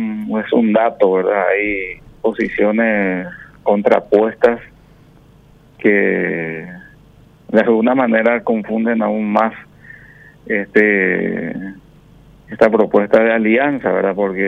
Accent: Paraguay; Y como ciudadano paraguayo me permito hacer una cordial invitación

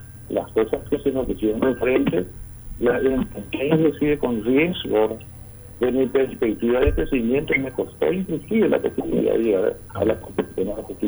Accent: Escobar, Paraguarí, Paraguay; also born or lived in Asunción; Yo soy de Escobar, de origen del departamento de Paraguay. Desde muy chico nos trasladamos a la capital por las deficiencias ya de la vivencia en el tema del decaimiento del ferrocarril. Nos instalamos en Barrio Jara.

